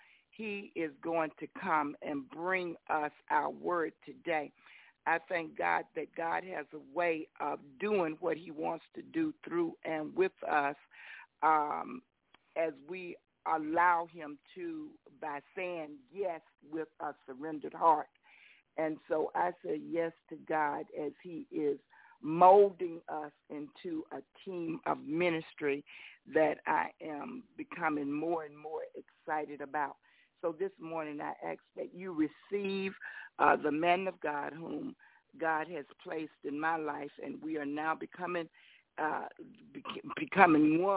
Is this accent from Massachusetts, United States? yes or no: no; Mississippi, United States; brought us together here in this state of Mississippi, which is my home state.